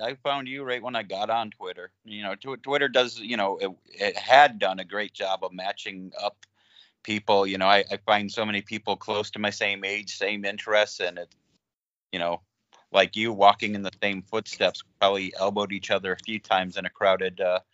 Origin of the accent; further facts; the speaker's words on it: Buffalo, New York, United States; born there; moved away; Well, I was born in Buffalo, moved to LA in 1991.